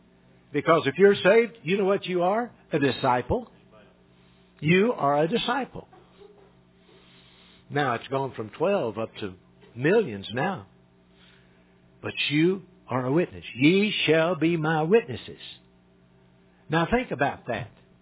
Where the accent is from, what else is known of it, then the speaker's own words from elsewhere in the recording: Evansville, Indiana, United States; I'm from Indiana. I said, what town are you from in Kentucky? They said, Henderson. I said, I'm in Evansville, Indiana.